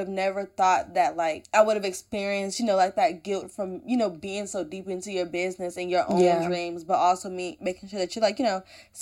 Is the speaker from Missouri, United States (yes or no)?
no; New Jersey, United States; Well, I'm from Jersey.